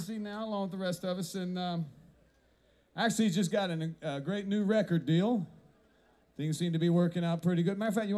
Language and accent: English; Toronto, Ontario, Canada; I was originally from Toronto.